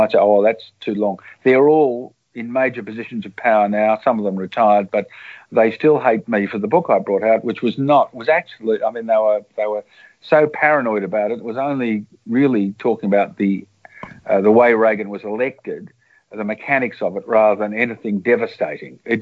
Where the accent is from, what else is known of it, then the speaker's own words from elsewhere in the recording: Melbourne, Victoria, Australia; I come from Melbourne. I'm Melbourne right now